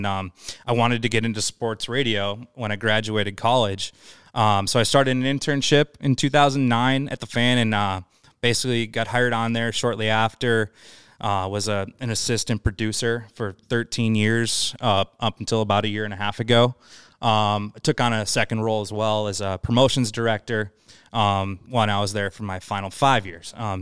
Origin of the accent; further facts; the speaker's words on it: Minnesota, United States; Yeah, I mean, I grew up here in Minnesota.